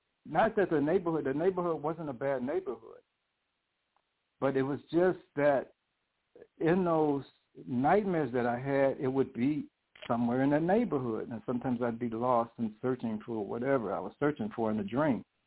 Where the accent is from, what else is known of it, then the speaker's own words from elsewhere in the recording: Brooklyn, New York, United States; born there; also born or lived in Bronx / Queens; we lived in the Bronx. So I was born in Brooklyn. I lived for a very short while in Queens.